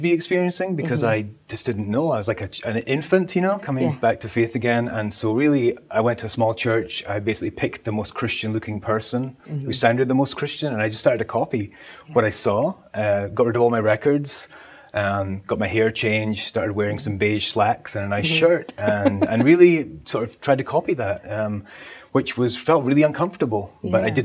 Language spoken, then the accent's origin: English; Scotland, United Kingdom; Yeah, I'm from Scotland originally. I grew up there. I was born and raised.